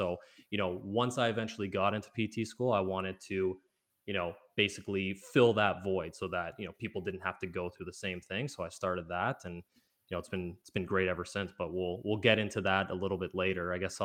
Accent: Georgetown, Ontario, Canada; also born or lived in Toronto; I am a registered physiotherapist. I was born in Toronto, Georgetown, Ontario raised.

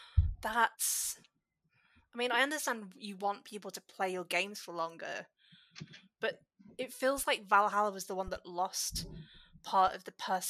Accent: England, United Kingdom; As a British woman, as someone from Mercia who grew up in what was then Mercia, that's a tricky question for me.

